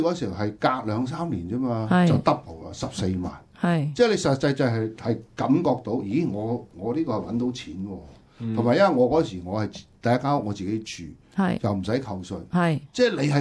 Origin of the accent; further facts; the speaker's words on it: China; 我哋中国人，尤其是广东人，好讲究有瓦遮头。